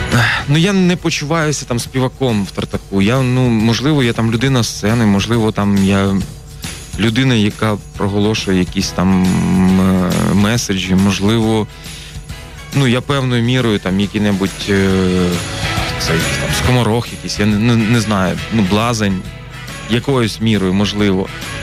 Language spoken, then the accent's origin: Ukrainian; Lutsk, Volyn Oblast, Ukraine; пограти на якихось там андеграундних концертах в моєму рідному Луцьку